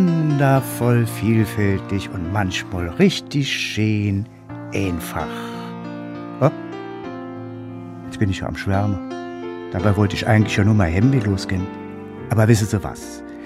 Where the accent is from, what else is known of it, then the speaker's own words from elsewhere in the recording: Saarland, Germany; Ja, so sind wir Saarländer.